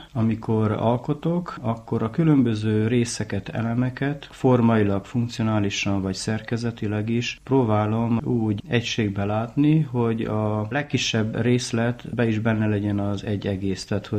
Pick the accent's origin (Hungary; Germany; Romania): Romania; Miercurea Ciuc, Harghita; Gyergyó Szent Miklós édesanyám része, amúgy Csíkszeredában nőttem fel, most Csíkszentléleken lakom, 4 éve falus elettem újból.